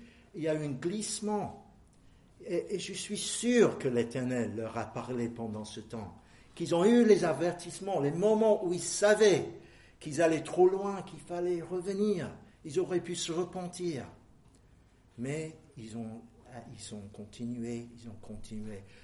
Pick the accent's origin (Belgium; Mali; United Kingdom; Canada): United Kingdom; England; French is a second language; il y avait quelque chose d'assez triste qui s'est passé chez nous en Angleterre.